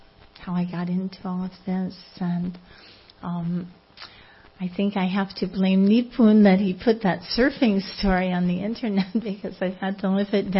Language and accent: English; Malibu, California, United States; I grew up in Malibu, and the nearest public library was Santa Monica